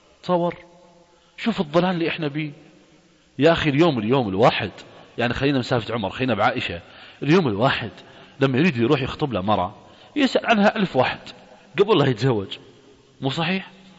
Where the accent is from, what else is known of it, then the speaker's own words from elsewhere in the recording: Iraq; انا رجل عراقي واحنا من العراق يا اخي